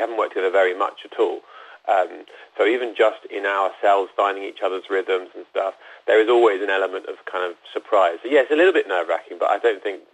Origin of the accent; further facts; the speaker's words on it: Spain; I grew up in Spain, and prior to going to kind of an English, one of the international schools, I went to a Spanish school, so I speak fluent Spanish as well